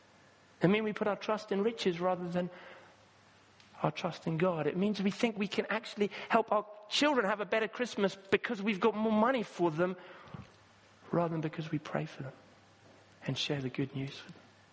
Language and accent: English; Kenya; I grew up in Kenya.